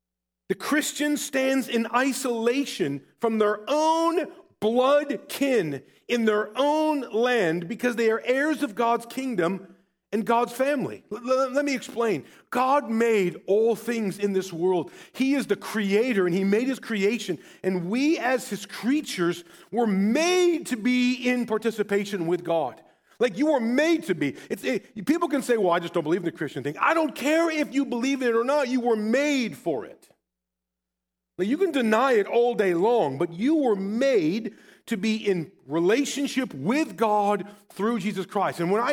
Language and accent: English; Rockford, Illinois, United States; For me, for example, being born and raised in Rockford, Illinois, I feel pretty at home in this area.